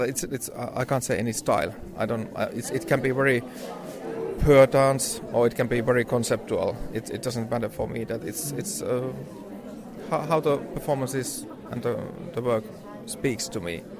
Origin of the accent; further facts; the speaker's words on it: Finland; I'm coming from Finland, from the Full Moon Dance Festival.